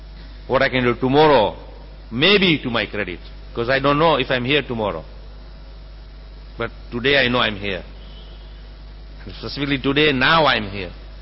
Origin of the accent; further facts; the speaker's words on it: India; And finally I thought, with my Indian pride, I'm an Indian, he's a white guy.